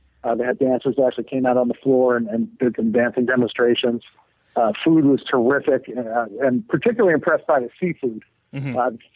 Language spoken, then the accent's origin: English; Northeast, United States; We're from the Northeast, and we thought it was cold.